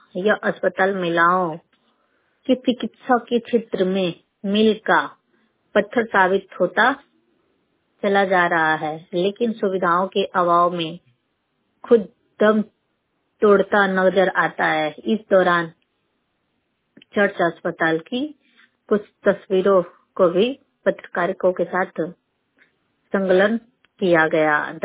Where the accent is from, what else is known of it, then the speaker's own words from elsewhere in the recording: Mardgram, Uttar Pradesh, India; मर्दग्राम जिला गाजीपुर की रहने वाली हूँ।